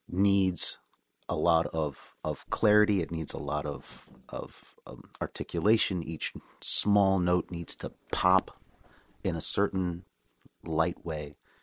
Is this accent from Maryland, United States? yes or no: yes; Maryland, United States; when I was growing up outside of Baltimore, we had three full-time radio stations